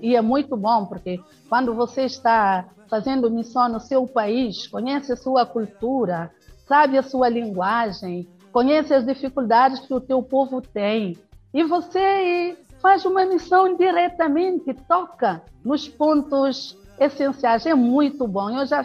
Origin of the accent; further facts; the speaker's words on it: Santiago, Cape Verde; Agora estou em Cabo Verde, no meu país de origem, não na minha ilha de origem, porque eu sou originária da ilha de Santiago. Estou aqui em Mindelo